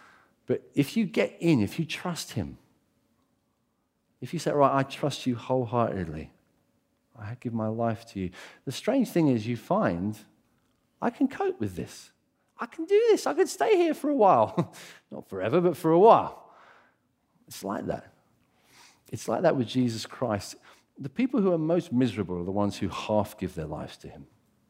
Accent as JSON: {"language": "English", "town": "Brighton", "region": "South East England", "country": "United Kingdom", "tie": "born or raised there", "said": "this is kind of a Brighton illustration because I grew up in Brighton and I see it like this"}